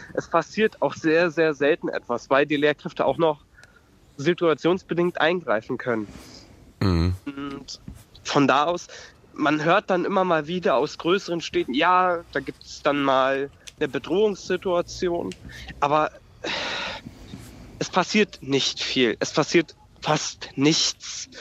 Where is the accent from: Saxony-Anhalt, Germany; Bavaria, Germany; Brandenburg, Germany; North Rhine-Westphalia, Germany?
Brandenburg, Germany; Liegt vielleicht auch an der Region, in der ich lebe. Ich komme aus dem Spreewald. Wir haben einen vergleichsweise niedrigen Migrationsanteil.